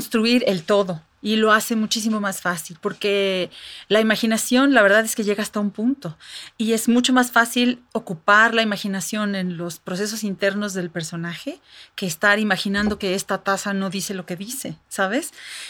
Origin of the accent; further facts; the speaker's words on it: Mexico; podemos sentirnos muy, muy contentos y orgullosos como mexicanos